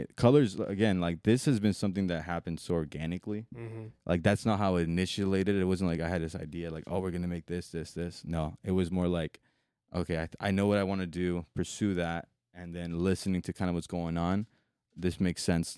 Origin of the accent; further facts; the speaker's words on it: San Diego, California, United States; So I grew up in San Diego.